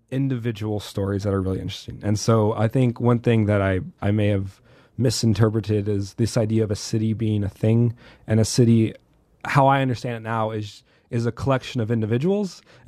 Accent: Nebraska, United States; I am from Nebraska, and so when I came up to Sioux Falls, I'm from a really small town

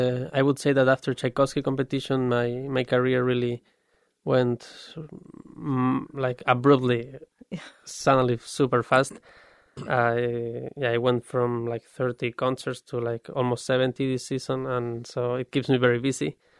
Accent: Madrid, Community of Madrid, Spain; English is a second language; I'm from Spain. I'm from Madrid.

